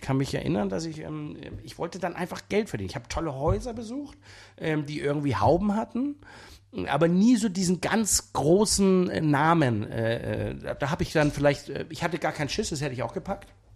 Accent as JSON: {"language": "German", "town": "Burg", "region": "Schleswig-Holstein", "country": "Germany", "tie": "born or raised there", "said": "mein Heimatdorf. Das ist mein Heimatdorf."}